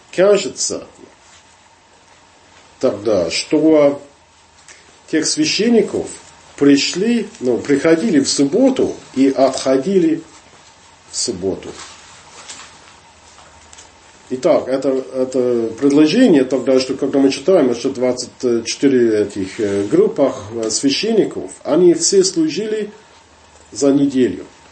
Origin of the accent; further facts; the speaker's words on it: England, United Kingdom; Russian is a second language; moved away; Я вырос там, в Англии, столько лет уже тому назад